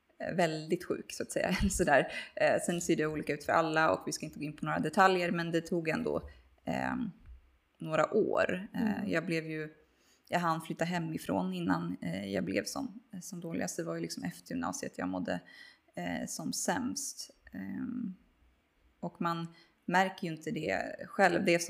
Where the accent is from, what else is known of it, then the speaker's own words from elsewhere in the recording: Norrköping, Östergötland, Sweden; now in Stockholm, Sweden; Jag är född och uppvuxen i Norrköping. Och flyttade upp till Stockholm 2015. Så jag har bott här i typ 8 år nu.